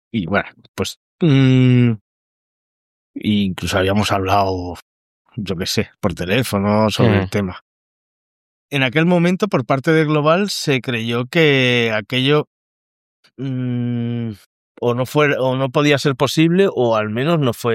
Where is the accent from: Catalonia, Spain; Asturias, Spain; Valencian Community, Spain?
Catalonia, Spain; Mataró; yo soy de Rocafonda, que es un barrio pues que tiene un grave problema socioeconómico e incluso diría que hasta de delincuencia